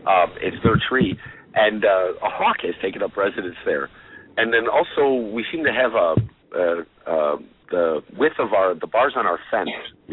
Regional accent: Chicago, Illinois, United States; now in St. Louis, United States; Growing up in Chicago, as a kid, I was used to seeing the city rat problem.

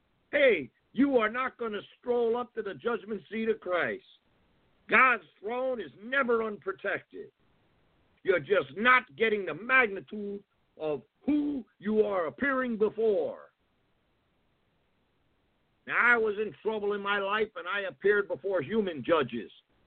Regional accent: New England, United States; now in California, United States; The first earthquake, I came from New England, and the first earthquake I was in, I was sitting on the couch

